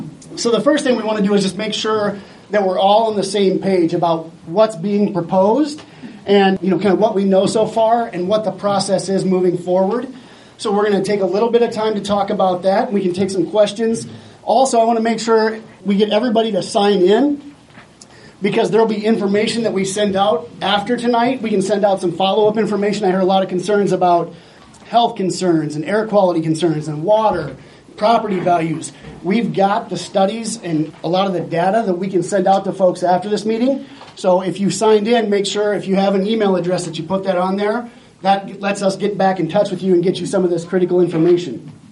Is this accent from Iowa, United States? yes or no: yes; Storm Lake, Iowa, United States; But personally, I grew up in Storm Lake, way up in northwest Iowa, on a family farm.